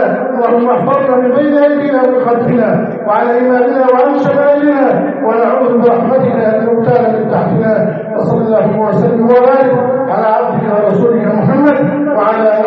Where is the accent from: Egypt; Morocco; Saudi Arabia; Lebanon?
Egypt; اللهم احفظ بلدنا مصر أمنا أمانا سخاء رخاء